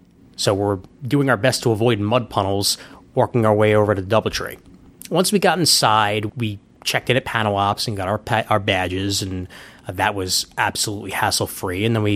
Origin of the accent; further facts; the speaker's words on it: New York City, New York, United States; I don't drive. I'm from New York City.